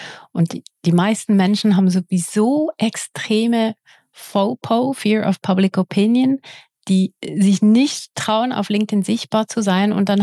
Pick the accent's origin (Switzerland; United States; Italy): Switzerland; first language Swiss German; German is a second language; ich bin ja Schweizerin und eigentlich ist meine Muttersprache Schweizerdeutsch, aber ich mache natürlich meine Videos in Hochdeutsch. Und das merkt man ab und zu. Und ich spreche auch ein bisschen langsamer in Hochdeutsch, weil ich eigentlich Realtime übersetze in meinem Kopf.